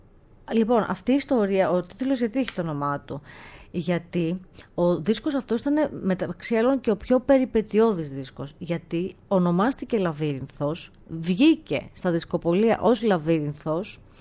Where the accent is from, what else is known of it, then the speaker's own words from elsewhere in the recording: Karpathos, South Aegean, Greece; ένα έθιμο από την ιδιαίτερη πατρίδα μου, την Κάρπαθο